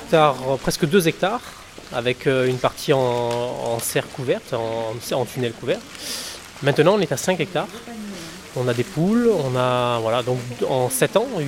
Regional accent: Provence-Alpes-Côte d'Azur, France; c'est mon quartier, c'est, je viens d'ici, moi. Je suis né au Chetavie, j'ai habité à la Belle de Mai, je suis à l'école au boulevard d'Ada, en primaire ici, donc c'est un peu mon quartier.

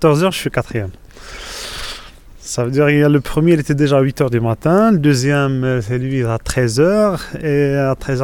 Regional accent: Châteaurenard, Provence-Alpes-Côte d'Azur, France; Non, je suis exactement de Château-Renard.

